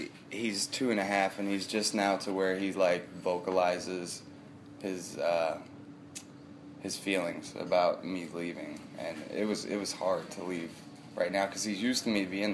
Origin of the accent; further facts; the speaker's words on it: Evansville, Indiana, United States; I'm from Evansville, Indiana.